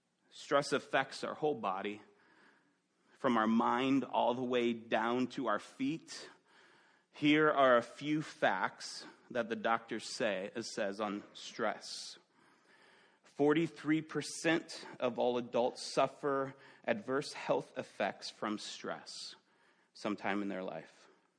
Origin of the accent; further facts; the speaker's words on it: Chicago, Illinois, United States; growing up in Chicago, I'm a Chicago fan.